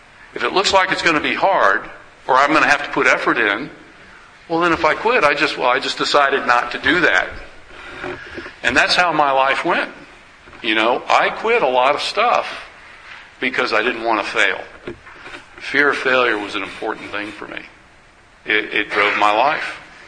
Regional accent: Charlotte, North Carolina, United States; born there; I was born in North Carolina, in Charlotte. When I was 5 weeks old, I was adopted by my parents.

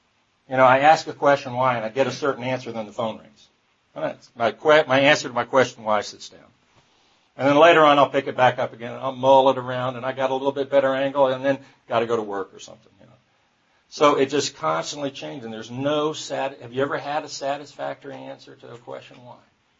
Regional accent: East Point, Georgia, United States; also born or lived in Atlanta; I am a native of Atlanta. I was born in Georgia Baptist Hospital. It's not even around anymore. It's Atlanta Regional, I think. And 1955, I'm 60 years old. And grew up in East Point.

